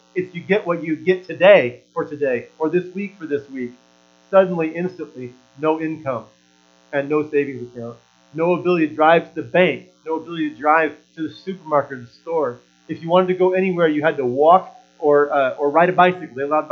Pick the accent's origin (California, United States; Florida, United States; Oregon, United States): Oregon, United States; it wasn't like in America where, well, I'm from Oregon.